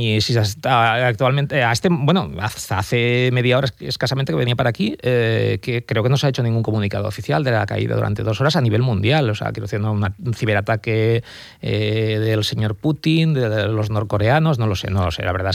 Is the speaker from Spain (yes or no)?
yes; Castellón, Valencian Community, Spain; Soy de Castelló.